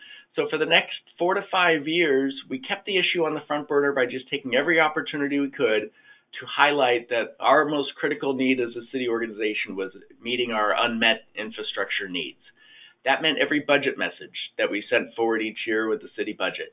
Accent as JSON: {"language": "English", "region": "California", "country": "United States", "said": "So I just want to start with that as a Californian."}